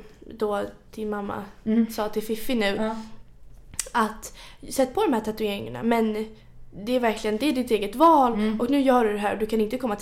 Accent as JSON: {"language": "Swedish", "town": "Djursholm", "region": "Stockholm County", "country": "Sweden", "tie": "born or raised there", "said": "Ja, det är jättebra för att jag växte upp på Djursholm. Eller i Djursholm säger man ju. Så bodde jag ju där tills jag var 6 eller 7 tror jag."}